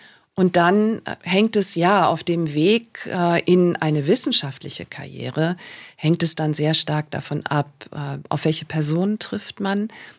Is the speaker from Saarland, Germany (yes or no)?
no; Schleswig-Holstein, Germany; now in Heidelberg, Germany; bin aus Nordfriesland nach Heidelberg gekommen, also wirklich eine weite Entfernung.